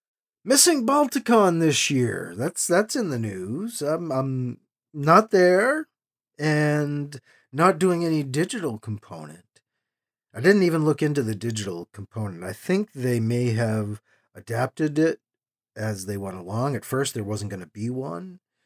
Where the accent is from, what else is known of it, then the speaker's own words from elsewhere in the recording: Burlington, Vermont, United States; Still in Burlington, in my hometown, Burlington, Vermont.